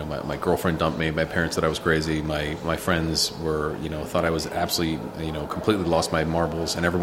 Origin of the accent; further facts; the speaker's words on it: Bethesda, Maryland, United States; So I grew up in Bethesda. And I went to Mater Dei, and then I went to Georgetown Prep, and I had a pretty normal sort of suburban D.C. Experience.